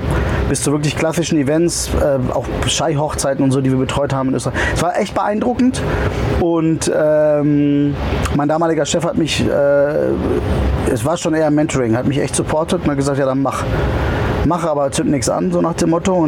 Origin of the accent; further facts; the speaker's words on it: Nieheim, North Rhine-Westphalia, Germany; also born or lived in Steinheim / Cologne / Hanover; ich bin von quasi von Nieheim, wie das Dörfchen heißt, bin ich nach Köln.